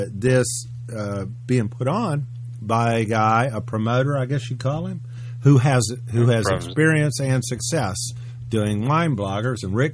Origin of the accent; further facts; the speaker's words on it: Memphis, Tennessee, United States; I'm from Memphis.